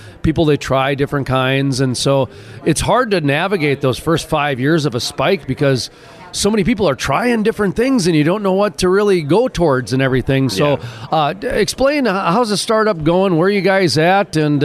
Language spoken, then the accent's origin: English; North Dakota, United States; And you know, I'm from North Dakota